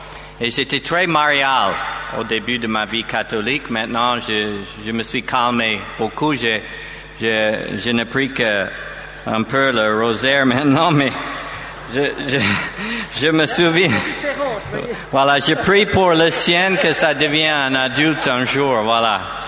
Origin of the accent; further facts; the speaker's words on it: United States; accent: American; French is a second language; j'ai mon accent américain, alors, pour que vous vous habituiez à mon accent